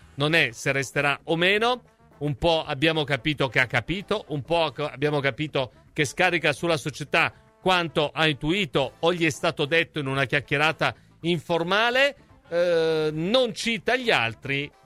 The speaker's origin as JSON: {"language": "Italian", "town": "Livorno", "region": "Tuscany", "country": "Italy", "said": "Sono di Livorno, guai a voi se non mi parlate il dialetto livornese"}